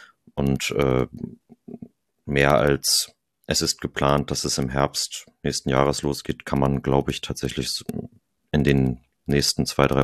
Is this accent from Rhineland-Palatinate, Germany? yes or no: no; Hamburg, Germany; Also ich würde mir auch als Hamburger wünschen, dass St. Pauli nicht absteigt